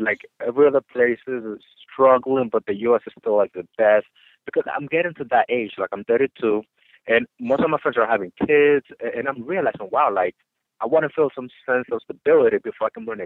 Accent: Dominican Republic; English is a second language; I'm from the Dominican Republic.

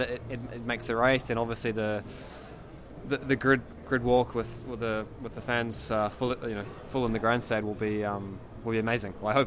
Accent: New Zealand; So yeah, I think every year I've been here, I definitely haven't been alone as being a Kiwi.

